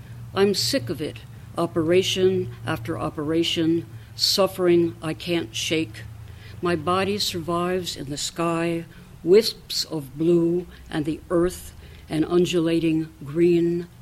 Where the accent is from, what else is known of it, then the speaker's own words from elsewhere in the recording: New Jersey, United States; I had written a … poem, and that's because I'm from New Jersey.